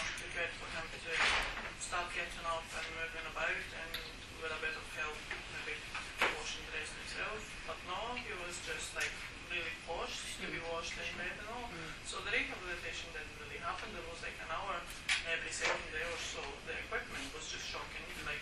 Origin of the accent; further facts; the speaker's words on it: Poland; Absolutely, like I'm from Poland